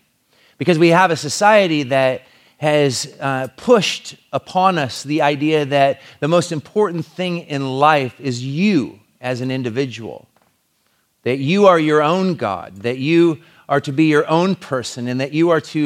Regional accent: Longview, United States; we went to my hometown of Longview.

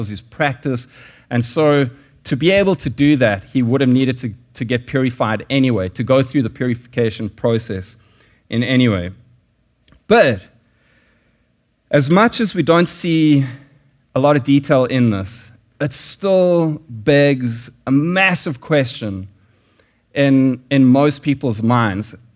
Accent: South Africa; particularly as a South African. Partly because Pepsi, there were sanctions in South Africa when I lived there

